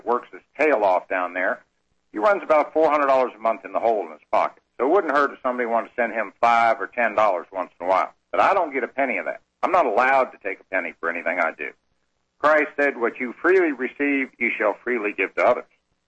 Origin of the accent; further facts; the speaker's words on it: Arkansas, United States; My credibility is … And I say I'm from Searcy County, Arkansas.